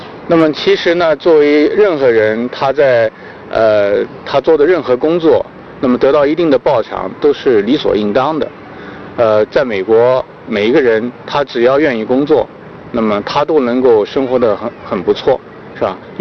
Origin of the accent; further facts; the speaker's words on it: China; now in United States; 因为我们虽然到了美国这么长时间，也受了很多教育，但是我们是在中国长大的